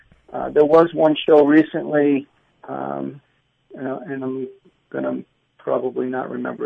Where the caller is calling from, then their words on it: Massachusetts, United States; I'm calling from Massachusetts